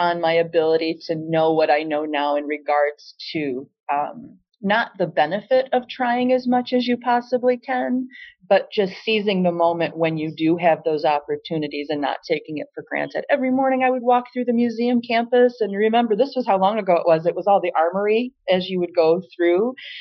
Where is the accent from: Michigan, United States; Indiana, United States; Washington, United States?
Michigan, United States; Ann Arbor; moved away as an adult; growing up in Ann Arbor and the Ann Arbor public school system, I was very fortunate to just have every type of art experience and just so much culture given my way.